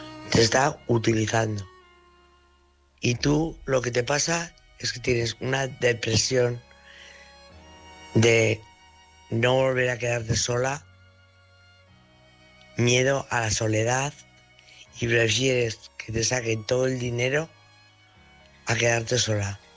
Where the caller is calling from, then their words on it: Navarre, Spain; corresponsal de Navarra.